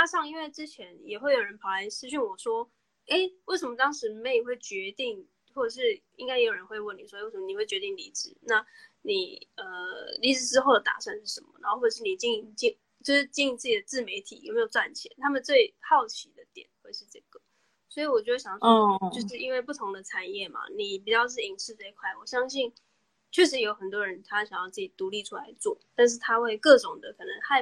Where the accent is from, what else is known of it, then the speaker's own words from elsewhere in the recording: southern Taiwan, Taiwan; now in Taipei, Taiwan; 然后像我是南部人，我就要开始想说，那我还要在台北吗？